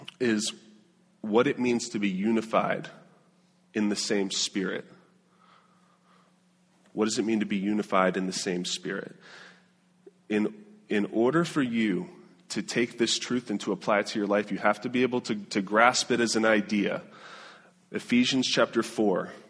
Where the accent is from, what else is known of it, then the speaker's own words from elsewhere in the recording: Florida, United States; I grew up in South Florida. I grew up around hundreds and hundreds of thousands of people down here